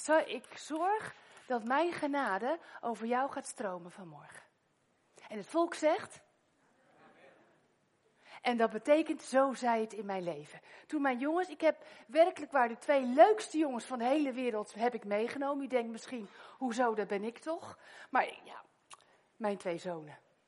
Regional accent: Putten, Gelderland, Netherlands; Ja, maar ik kom uit Putten, dus wij horen bij elkaar.

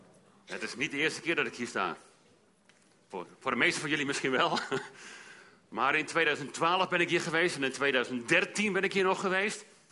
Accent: Hattem, Gelderland, Netherlands; Ik kom uit Hattem.

